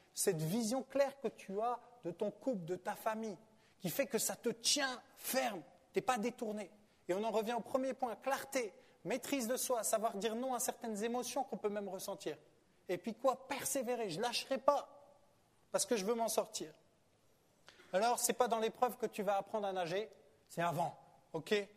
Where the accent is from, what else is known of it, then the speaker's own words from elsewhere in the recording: France; Je suis américain. Alors, je reste français.